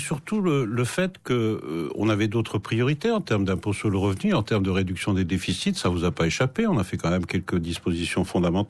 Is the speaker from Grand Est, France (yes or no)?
yes; Grand Est, France; Moi, je suis lorrain et je préfère le salé.